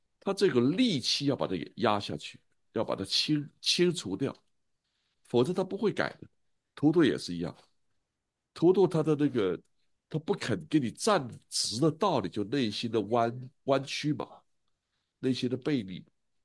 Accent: China; 我们在中国大陆出生、成长、洗脑

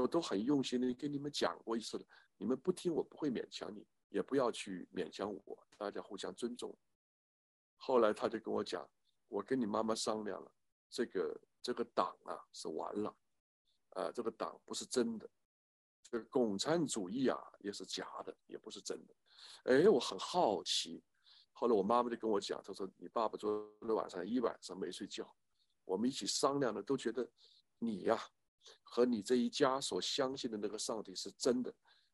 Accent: Guangzhou, Guangdong, China; now in Hong Kong; 我们家是广州的嘛，然后我常常回广州来

